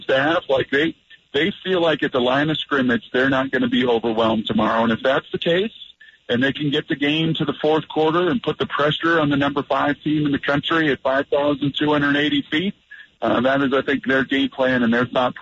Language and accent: English; Seattle, Washington, United States; Back in my hometown of Seattle, like, it was unwatchable football